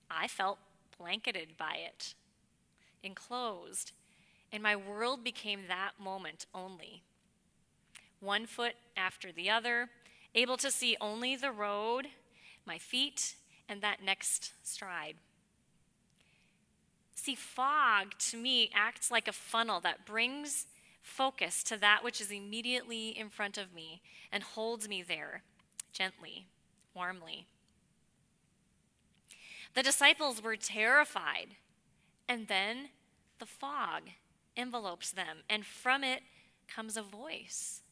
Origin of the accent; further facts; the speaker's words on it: North Dakota, United States; you know where I grew up in North Dakota, there wasn't a lot of water, certainly not standing water.